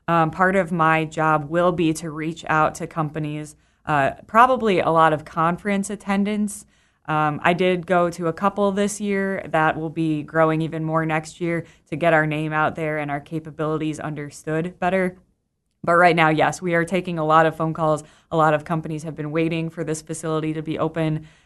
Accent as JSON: {"language": "English", "town": "Woodstock", "region": "Illinois", "country": "United States", "said": "I'm originally from Woodstock, Illinois."}